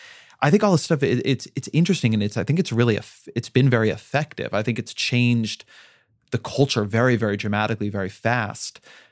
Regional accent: Orange County, California, United States; And you could just never have a show like that that was so unrepresentative now. You can never do it. I mean, and I come from OC, which is an incredibly diverse place.

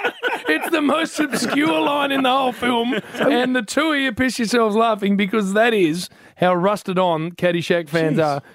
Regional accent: Perth, Western Australia, Australia; a very good mate of my brother's from growing up in Perth was a mad pie.

